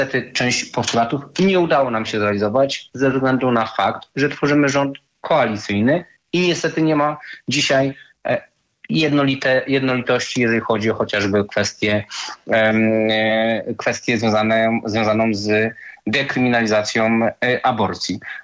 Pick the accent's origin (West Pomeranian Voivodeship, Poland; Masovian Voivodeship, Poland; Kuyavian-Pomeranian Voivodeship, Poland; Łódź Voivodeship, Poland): West Pomeranian Voivodeship, Poland; Szczecin; Ja wywodzę się ze Szczecina